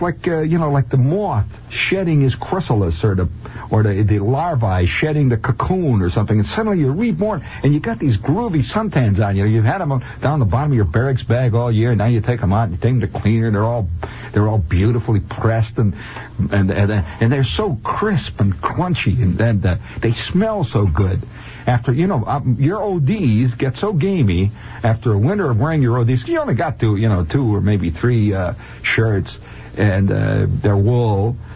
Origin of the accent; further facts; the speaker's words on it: Indiana, United States; Gasser's from California. I'm from Indiana, you know.